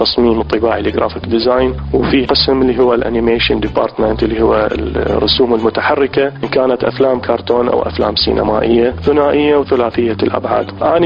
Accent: Iraq

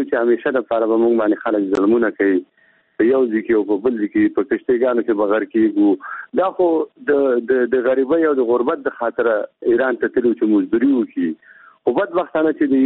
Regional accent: Afghanistan; مونږ افغانان یو، مونږ انسانان یو

